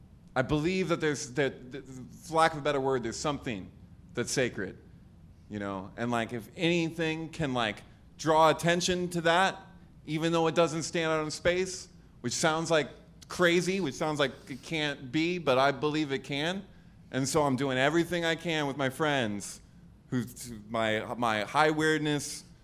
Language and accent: English; Santa Cruz, California, United States; also born or lived in Los Angeles, United States; I spent some time in LA, but I'm from Santa Cruz.